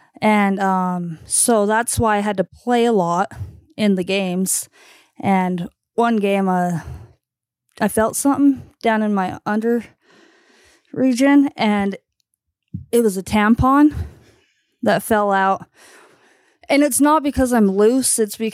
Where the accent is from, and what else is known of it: Utah, United States; born or raised there